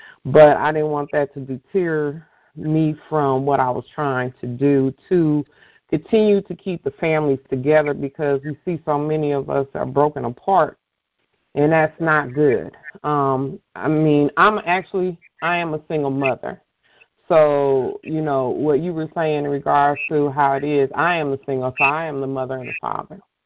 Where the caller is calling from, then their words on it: Omaha, Nebraska, United States; I'm calling in from Omaha, Nebraska. So I'm sure a lot of people, folks on here are like, what black people live in Omaha, Nebraska?